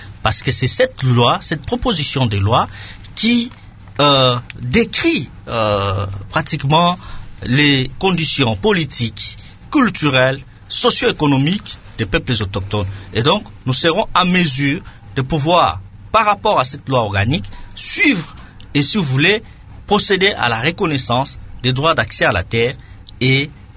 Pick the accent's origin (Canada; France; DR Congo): DR Congo; nous sommes tous des Congolais